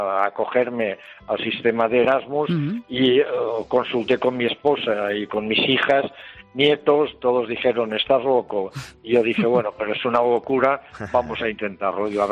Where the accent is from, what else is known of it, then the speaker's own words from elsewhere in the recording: Llíria, Valencian Community, Spain; yo soy natural de Liria, la ciudad de la música